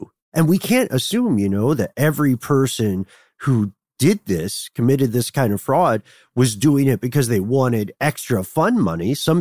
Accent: the South, United States; We can say that because we're from the South

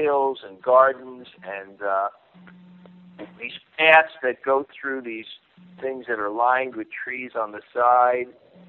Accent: Brooklyn, New York, United States; Anyway, for a guy like me, I grew up in Brooklyn.

